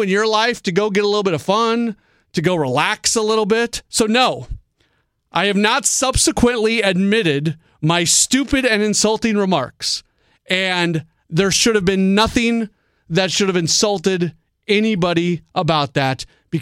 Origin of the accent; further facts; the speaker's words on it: St. Louis, Missouri, United States; and I grew up in St. Louis, so there is already a strong anti-Cubs feeling in all of my being.